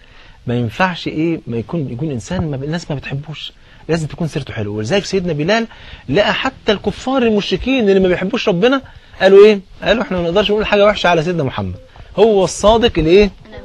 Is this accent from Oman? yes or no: no; Egypt; حتى المثل عندنا في مصر بيقول ايه؟